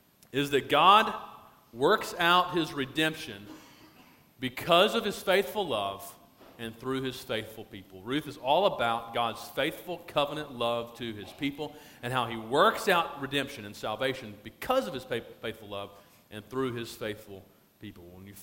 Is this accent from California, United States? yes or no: no; Alabama, United States; also born or lived in Louisville, Kentucky / Indiana; most of you probably know that Melissa and I grew up in the South. We grew up in Alabama, and but then we moved off after we got married to Louisville, Kentucky, where we lived for around 6 years